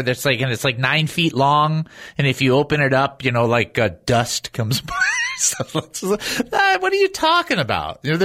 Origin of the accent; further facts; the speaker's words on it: Southfield, Michigan, United States; also born or lived in Detroit; Now, I am from Detroit. I grew up in Southfield, Michigan at 25735 or 25730 Catalina Drive. I went to Adler Elementary.